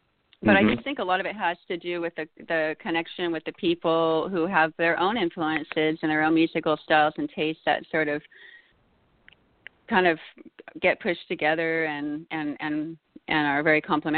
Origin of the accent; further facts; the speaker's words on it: California, United States; now in Spain; I just wanted to clarify that I'm actually not from Spain. I'm from California, but I'm visiting from Spain, where I've lived for the past 12 years.